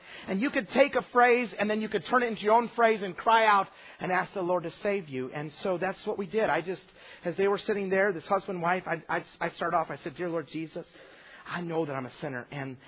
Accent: Twin Falls, Idaho, United States; I grew up in Twin Falls, Idaho. I went back and I preached my home church.

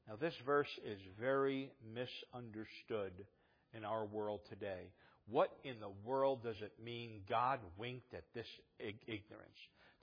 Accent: New Jersey, United States; Everybody tells me I say the word human wrong. I don't say human. I say human. I'm from New Jersey and we say human. So, no H. You forget R's, we forget H's.

